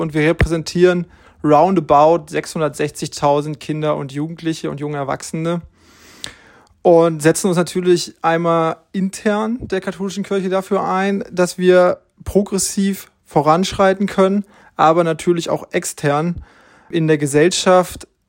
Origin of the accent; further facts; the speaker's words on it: Hesse, Germany; Und mein Heimatstamm ist der Stamm Witter-Witzenhausen. Das heißt, ich komme aus Nordhessen.